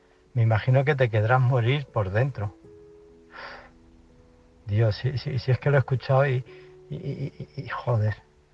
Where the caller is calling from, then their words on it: Illescas, Castilla-La Mancha, Spain; de Illescas.